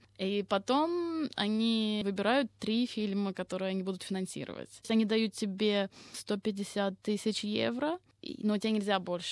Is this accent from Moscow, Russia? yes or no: no; Saint Petersburg, Russia; В моем родном городе, да, очень было приятно. А есть такой фестиваль в Петербурге документального кино «Послание человеку».